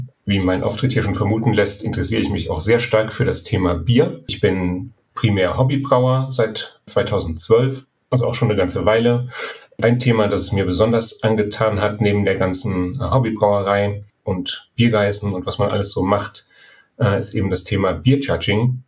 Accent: North Rhine-Westphalia, Germany; Ich komme ursprünglich aus dem Siegerland. Das ist ja so ein bisschen das Bermuda-Dreieck zwischen Krombacher, Veltins und Warsteiner, also urdeutsche Pilzregion sozusagen. Und da kommt man natürlich gar nicht drum herum, mit Bier aufzuwachsen.

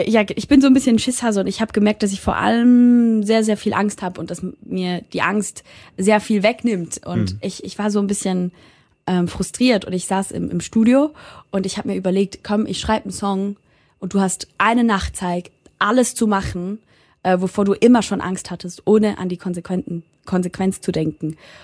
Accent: St. Gallen, Switzerland; accent: Swiss German; Wir haben verschiedene Akzente, ja.

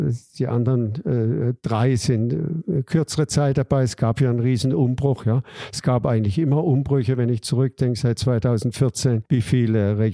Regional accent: Baden-Württemberg, Germany; ich komme ja aus Baden

